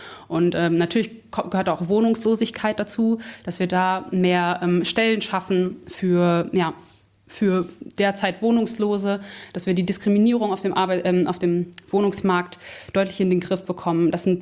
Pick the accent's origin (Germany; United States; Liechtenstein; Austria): Germany; Bielefeld, North Rhine-Westphalia; Aus dem wunderschönen Bielefeld.